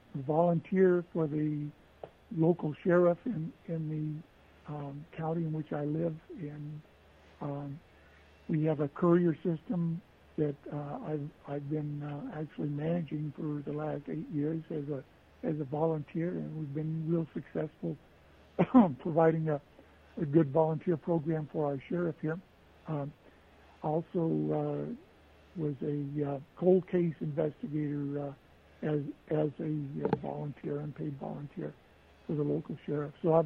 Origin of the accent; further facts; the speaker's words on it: Colorado, United States; I returned to Colorado, which is my home state.